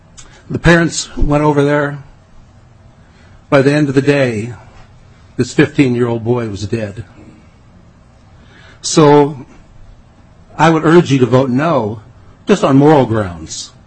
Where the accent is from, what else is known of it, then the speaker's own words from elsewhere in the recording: Ohio, United States; I grew up in Northeast Ohio, not too far from Akron, Ohio.